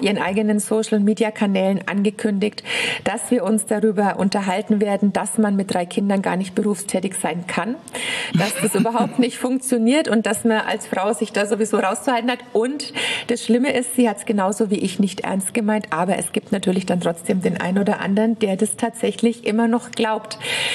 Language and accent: German; Bavaria, Germany; komme ich ja aus Bayern